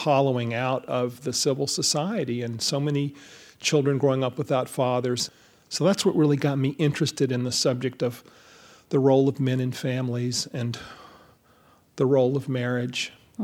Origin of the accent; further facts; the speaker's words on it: the South, United States; I was born in 1955, you know, so the big thing for me was the civil rights movement, you know, growing up in the South.